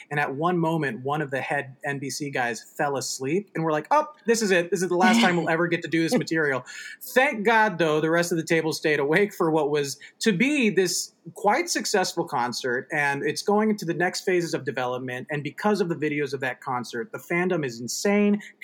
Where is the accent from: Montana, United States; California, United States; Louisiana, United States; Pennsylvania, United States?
California, United States; born there; because I was born in the Bay Area, which is, you know, it's good. There's a metropolitan vibe near San Francisco